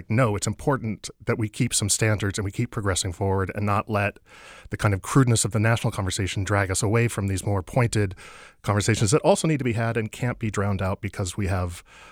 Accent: Tasmania, Australia; oh, I'm the lesbian from Tasmania.

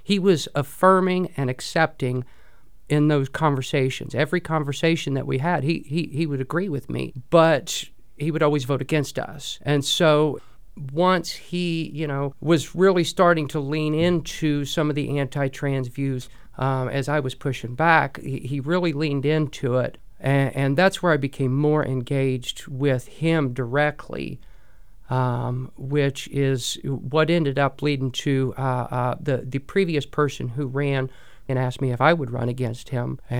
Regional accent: West Alexandria, Ohio, United States; born there; I was born in West Alexandria, Ohio, which is just to the west of Dayton, about 30 minutes. My small town roots to me is every bit a part of what makes me who I am

